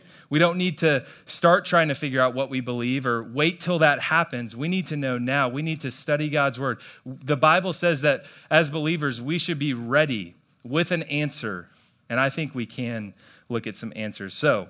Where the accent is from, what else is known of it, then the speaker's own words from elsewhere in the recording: Plano, Texas, United States; I grew up in Plano, Texas, right down the road. And I grew up in the church.